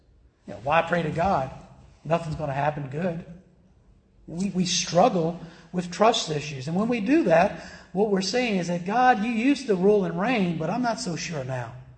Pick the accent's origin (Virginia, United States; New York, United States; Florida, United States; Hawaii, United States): Virginia, United States; Richmond; My hometown, which is Richmond, Virginia, they've got rioting there.